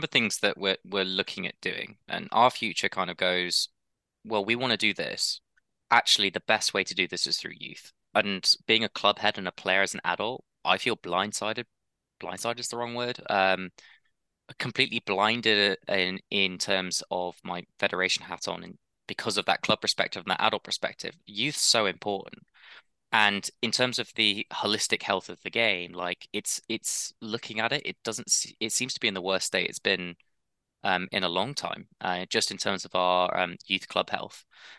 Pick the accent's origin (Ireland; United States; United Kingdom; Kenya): United Kingdom; We're British, playing a minority sport, likely all failed cricketers